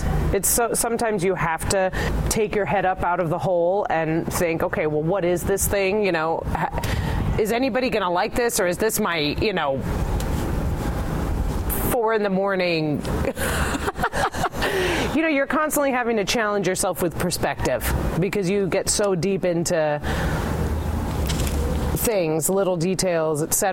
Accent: Detroit, Michigan, United States; now in New York, United States; You know, Detroit's my hometown. Right. I definitely feel a sense of that is where I come from.

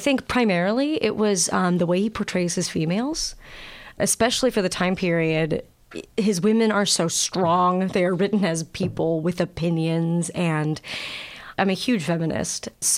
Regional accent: St. Louis, Missouri, United States; St. Louis, Missouri.

